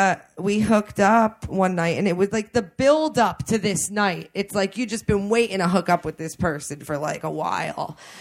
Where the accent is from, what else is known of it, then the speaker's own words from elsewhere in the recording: New Jersey, United States; I'm from North Jersey. I'm just down there for a few months.